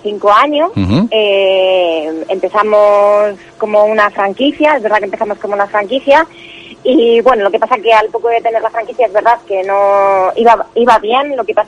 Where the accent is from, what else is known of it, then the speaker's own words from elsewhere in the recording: Vitoria, Basque Country, Spain; now in Pamplona, Spain; yo llevo aquí ya unos 16 años, más o menos, soy de Vitoria, me conocí al que hoy es mi marido en Pamplona, en San Fermín, y bueno, pues me vine aquí.